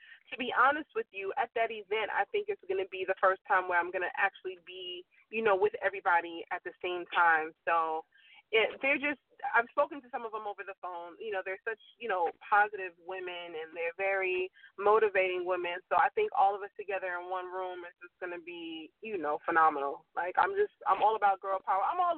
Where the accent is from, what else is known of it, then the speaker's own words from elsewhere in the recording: Queens, New York, United States; now in Atlanta, United States; Though I'm a New Yorker. I know I'm in Atlanta, but I rep New York all day.